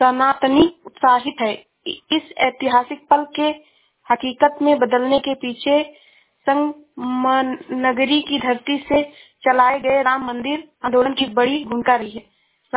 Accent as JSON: {"language": "Hindi", "town": "Shravasti", "region": "Uttar Pradesh", "country": "India", "said": "मैं जिला श्रावस्ती से हूँ।"}